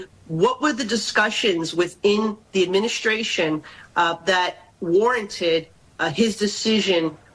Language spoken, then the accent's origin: English; New York, United States; As a New Yorker, I saw constituents lose loved ones.